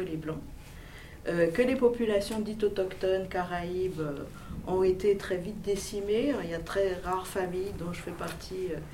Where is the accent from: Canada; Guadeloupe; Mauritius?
Guadeloupe; pour ma part, je suis de la Guadeloupe. Donc j'ai une tradition bilinguiste entre le français et le créole.